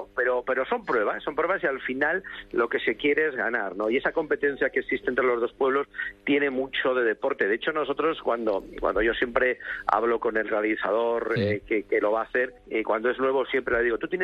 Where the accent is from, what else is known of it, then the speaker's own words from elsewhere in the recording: Bilbao, Basque Country, Spain; soy de Bilbao, soy del Athletic de Bilbao, soy socio.